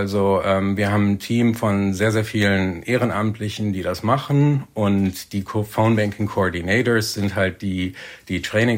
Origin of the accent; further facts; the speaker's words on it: Germany; also born or lived in United States; now in San Francisco Bay Area, United States; Ich bin in den USA geboren, bin daher ein Doppelstaatler. Meine Eltern sind deutsch. Ich bin in Deutschland aufgewachsen, lebe jetzt aber seit einigen Jahren wieder in den USA, in Kalifornien, in der San Francisco Bay Area.